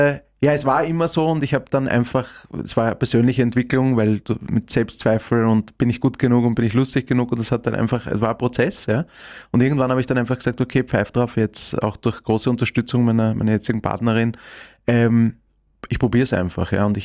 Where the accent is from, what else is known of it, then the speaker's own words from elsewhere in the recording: Vienna, Austria; Also als Kind war es schon sehr cool, weil es sind so 3 hohe Wohntürme